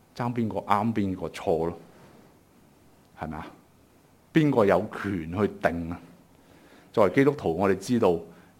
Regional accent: Guangdong, China; 我們廣東人最多就是死

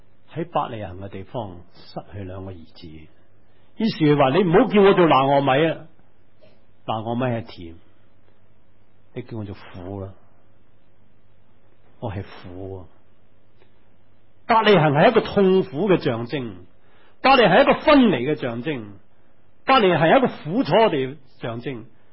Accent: Hong Kong; 最好我们香港人就很容易明白希律是什么人。

